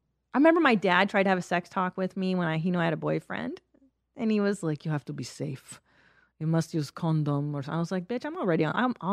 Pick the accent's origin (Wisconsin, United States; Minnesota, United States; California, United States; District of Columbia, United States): California, United States; Los Angeles; Because because in LA, it was I grew up in the San Fernando Valley.